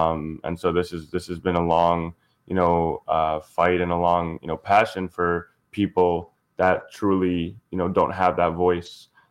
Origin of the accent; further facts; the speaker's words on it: Milwaukee, Wisconsin, United States; Yeah, I'm here, you know, born and raised here in Milwaukee, Wisconsin. I'm Palestinian American.